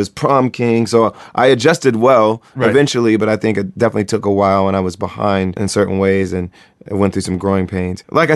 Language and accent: English; Springfield, Ohio, United States; I grew up in Springfield, Ohio.